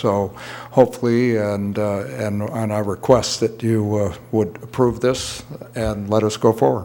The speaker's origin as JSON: {"language": "English", "town": "Los Osos", "region": "California", "country": "United States", "said": "from Los Osos."}